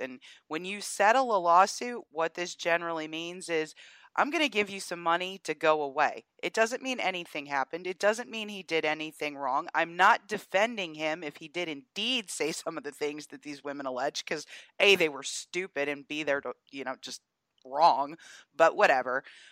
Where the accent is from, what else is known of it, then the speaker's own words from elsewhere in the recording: Georgia, United States; there's several African-American and other folks who started a suit in my home state of Georgia